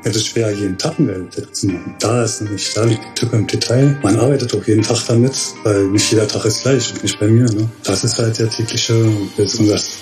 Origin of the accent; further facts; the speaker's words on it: Berlin, Germany; geboren und aufgewachsen in Berlin, Pankow. Genau da, wo ich auch wohne jetzt